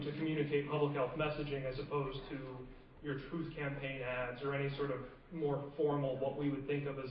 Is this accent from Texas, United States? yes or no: no; New York City, New York, United States; I'm from New York